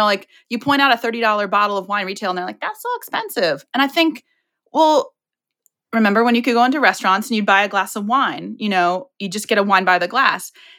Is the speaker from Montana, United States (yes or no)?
no; Virginia, United States; now in Chicago, United States; Well, I'm from Virginia, but I live in Chicago. So I'm from the East Coast.